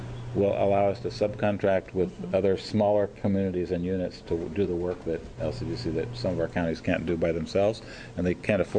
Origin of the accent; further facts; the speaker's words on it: Port Angeles, Washington, United States; I grew up in Port Angeles, so not far from Okanagan.